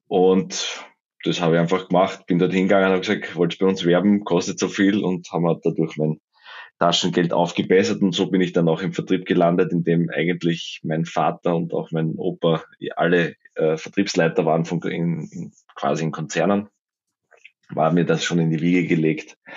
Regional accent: Styria, Austria; born there; komme eigentlich gebürtig aus der Steiermark.

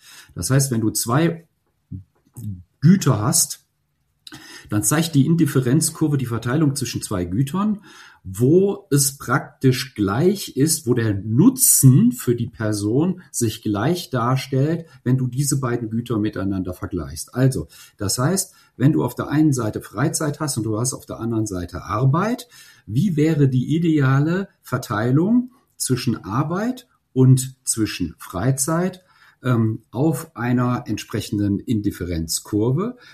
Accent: Germany; wir Deutschen, warum sind wir Deutsche so viel mehr krank als die Schweizer?

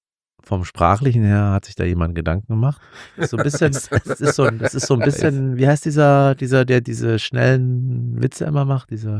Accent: East Germany, Germany; Ich bin im Osten groß geworden, ich bin im Osten aufgewachsen und bin dann aber im Westen gezogen und war immer im Westen der Ossi.

